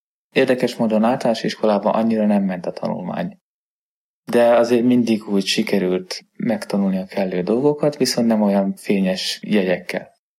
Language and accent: Hungarian; Göd, Pest, Hungary; Gödről származom, édesanyám meg édesapám is pedagógus.